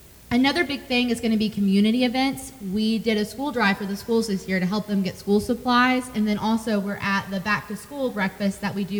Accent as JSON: {"language": "English", "town": "Morehead", "region": "Kentucky", "country": "United States", "said": "I'm from Morehead, but being in Young Professionals, I've met a lot of people that I wouldn't have otherwise met."}